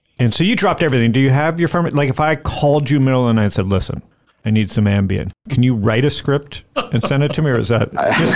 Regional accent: Toronto, Ontario, Canada; now in United States; I'm born and raised in Toronto

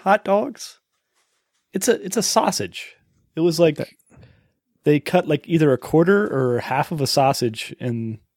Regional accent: Midwest, United States; I'm from the Midwest. We have grills outside.

